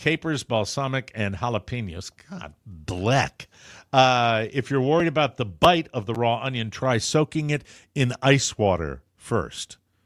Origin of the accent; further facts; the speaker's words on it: Connecticut, United States; The 10 worst states for road trips are Delaware, Connecticut, my home state, Rhode Island, Vermont.